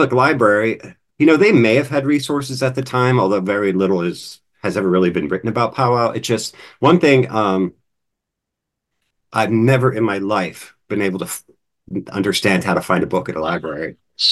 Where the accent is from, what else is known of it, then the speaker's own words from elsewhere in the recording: Pennsylvania, United States; And even though I had been born and raised in Pennsylvania German culture, I had never heard of like these various gods and goddesses my whole life until this witchcraft stuff.